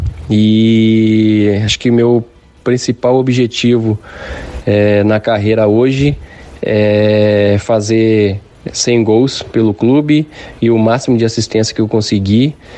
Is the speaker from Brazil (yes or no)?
yes; Brazil; moved away; a gente vem do Brasil, onde é muito quente, e aí chegar aqui, de repente, menos 5, menos 10, nossa, é muito frio